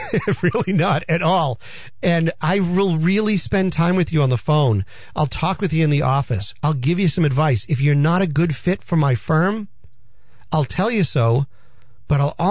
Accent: Peabody, Massachusetts, United States; That's because I'm a North Shore guy. Hey, I grew up in Peabody. I went to Peabody High School.

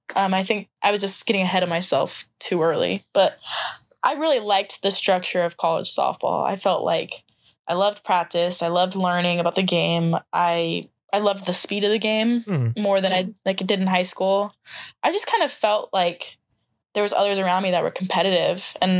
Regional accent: Tampa, Florida, United States; it was about 3 hours. I'm from Tampa.

